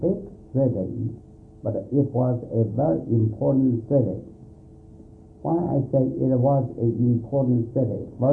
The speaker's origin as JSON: {"language": "English", "region": "Jiangsu", "country": "China", "tie": "born or raised there", "also_born_or_lived": "Nanking", "said": "And Qingkang, my hometown, was one time in the Three Kingdom period."}